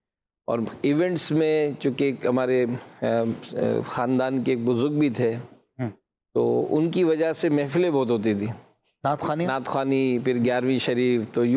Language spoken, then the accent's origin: Urdu; Hyderabad, Sindh, Pakistan; حیدرآباد سندھ سے ہی تعلق ہے اور پیدائش بھی وہیں ہوئی ہے